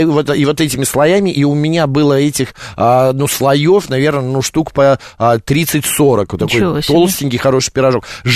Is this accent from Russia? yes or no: no; Kharkiv, Kharkiv Oblast, Ukraine; я вот как и харьковчанин не понял